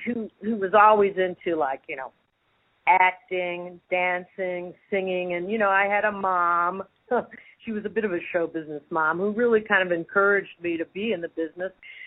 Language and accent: English; Chicago, Illinois, United States; also born or lived in Paris / New York; Yep. I grew up in Chicago. And I love it there. I'm here right now.